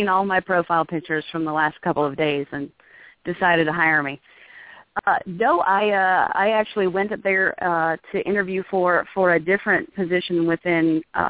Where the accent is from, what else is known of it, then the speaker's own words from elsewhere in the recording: Atlanta, Georgia, United States; will be at Wizard World Atlanta and booth 330. And because it's kind of my home area and my hometown